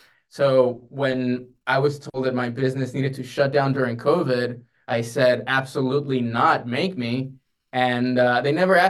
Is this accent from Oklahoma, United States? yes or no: no; Texas, United States; I wanted to be back in my home state of Texas